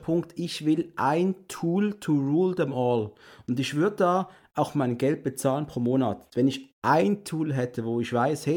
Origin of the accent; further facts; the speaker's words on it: Switzerland; als Schweizer hast du mit Prime noch andere Probleme